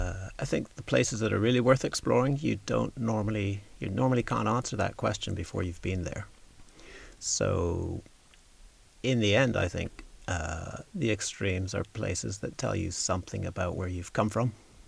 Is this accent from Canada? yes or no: yes; Ottawa, Ontario, Canada; accent: Canadian; also born or lived in Chile; I grew up in Ottawa, and my family traveled quite a lot, actually. We were all born out in South America, in Chile. Of British families, and we wound up in the 60s in Canada.